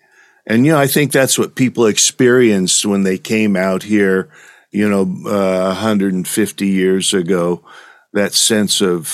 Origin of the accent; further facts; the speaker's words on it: Nebraska, United States; now in Amarillo, United States; I grew up in Nebraska.